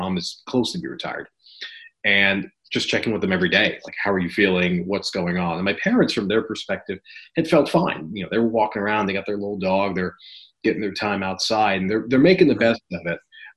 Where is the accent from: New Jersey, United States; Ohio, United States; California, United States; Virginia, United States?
New Jersey, United States; Teaneck; I grew up in Teaneck, New Jersey.